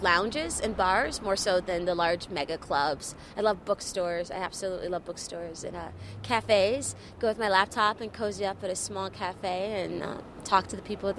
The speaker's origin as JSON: {"language": "English", "region": "Illinois", "country": "United States", "lives_now": "New York, United States", "said": "I'm originally from Illinois, and I've been in New York almost 5 years."}